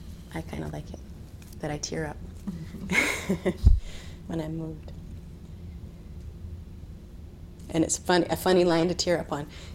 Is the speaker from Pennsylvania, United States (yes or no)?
no; Atlanta, Georgia, United States; But I did grow up in Atlanta. And when I say I'm from Atlanta, people say, oh, I've been there, I've been to the airport.